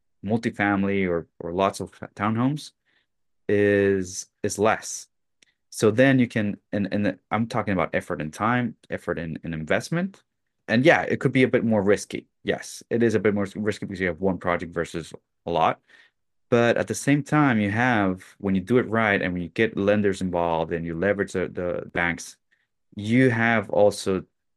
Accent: Chile; now in Miami, United States; because I'm actually from Chile, my background is from Chile.

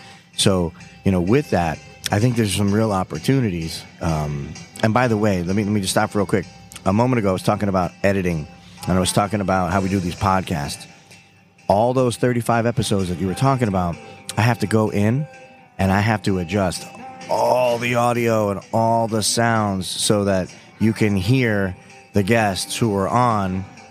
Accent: Everglades, Florida, United States; So, dude, I grew up in the Everglades, man. I wasn't that shocked by that.

